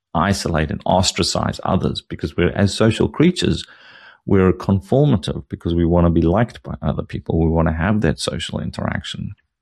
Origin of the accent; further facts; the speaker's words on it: South Africa; So I grew up in Africa where you had capital controls. We couldn't travel outside of the country with more than, I can't remember what it was, 10,000 rand or something like that.